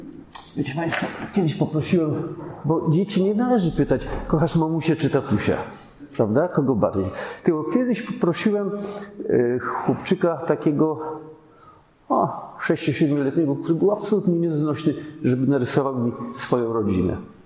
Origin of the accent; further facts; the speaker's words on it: Łódź, Łódź Voivodeship, Poland; born there; Otóż urodziłem się w Łodzi, no parę lat temu, bo niedawno skończyłem 64 lata. W związku z tym w samym centrum Łodzi na biurku